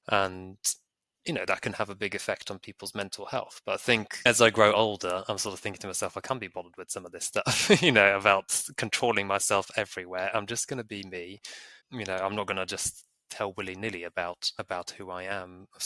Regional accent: Bulgaria; So, you know, I come from Bulgaria, where people still hold, quite a few people still hold a very sort of homophobic, you know, racist, sexist sort of views

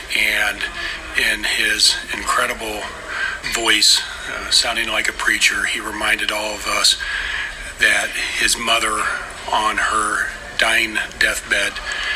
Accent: California, United States; from California.

